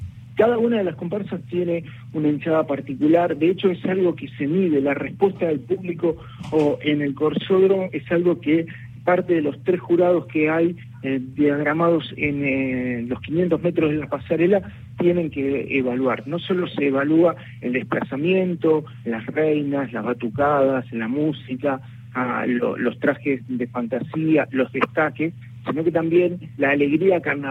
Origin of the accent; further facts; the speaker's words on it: Gualeguaychú, Entre Ríos, Argentina; fuimos aprendiendo de a poquito los que somos de Gualeguaychú